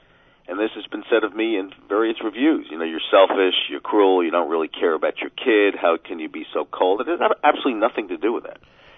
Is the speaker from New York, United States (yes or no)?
yes; Manhattan, New York, United States; I came from a life of tremendous privilege. I grew up in Manhattan, went to private schools all my life.